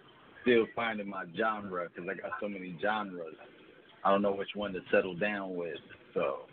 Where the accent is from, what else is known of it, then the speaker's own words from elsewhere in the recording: Pasadena, California, United States; Well, me, I'm born and raised in Pasadena, California. I've been to everybody's hood.